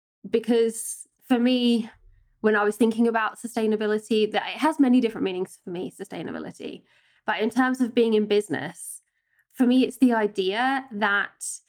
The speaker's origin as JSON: {"language": "English", "region": "England", "country": "United Kingdom", "moved": "yes", "lives_now": "Innsbruck, Austria", "said": "I am from England originally, but I live here just outside Innsbruck in the Austrian Alps, which I've lived for, I think it'd be 11 years this year now, maybe 12."}